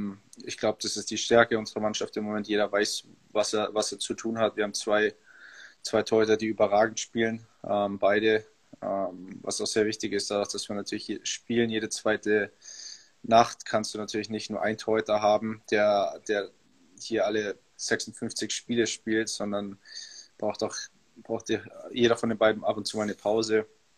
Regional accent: Augsburg, Bavaria, Germany; so lange Zeit natürlich erstmal in Augsburg gewesen, bis ich 14 war, meine Heimatstadt, und dann damals nach Kaufbeuren gegangen

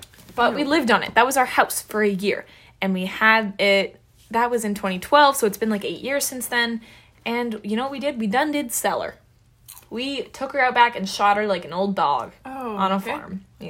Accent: United Kingdom; No, I'm more British than German, though.

